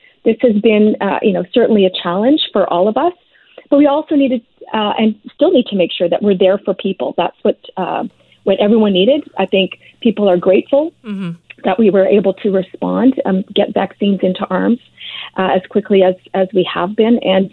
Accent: British Columbia, Canada; we were on solid fiscal ground as British Columbians because we have had, a series of balanced budgets for quite some time.

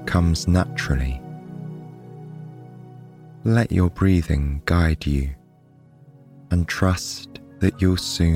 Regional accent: England, United Kingdom; Tonight, we'll be visiting a park in my home country of England on a rainy spring afternoon.

